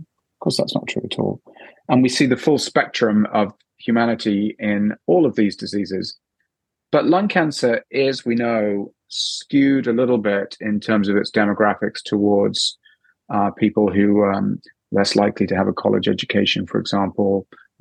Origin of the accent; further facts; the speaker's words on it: England, United Kingdom; accent: English; now in Canada; So I'm English by background, as you might have told it, might have figured out. It's a benefit in a Canadian clinic because people think that I'm cleverer than I am just because I have an English accent. I trained in London